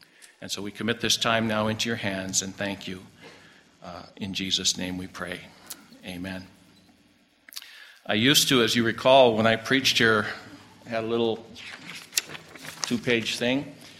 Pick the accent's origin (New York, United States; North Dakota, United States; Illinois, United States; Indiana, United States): North Dakota, United States; I came from North Dakota. Eastern North Dakota was flat as a pancake.